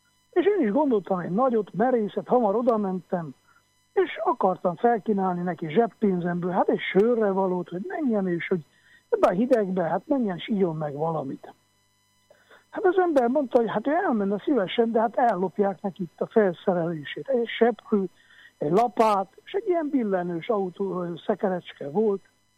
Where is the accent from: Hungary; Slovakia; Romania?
Romania; Miercurea Ciuc, Harghita; utcát kell seperjek itten Csíkszeredában, ahol felnőttem